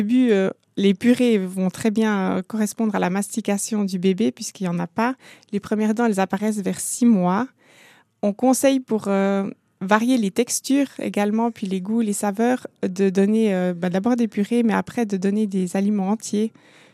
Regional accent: Switzerland; chez nous en Suisse

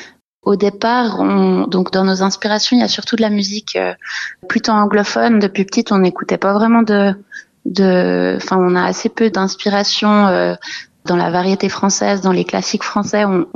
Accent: Lancy, Geneva, Switzerland; Et même à Genève, c'est vrai que j'ai grandi à Lancier. Donc, on a quand même la chance d'être pas non plus au cœur de la ville, disons.

